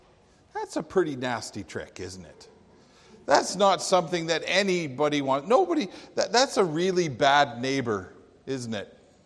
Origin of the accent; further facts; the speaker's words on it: Calgary, Alberta, Canada; I grew up in Calgary. You can't really avoid country music growing up in Calgary.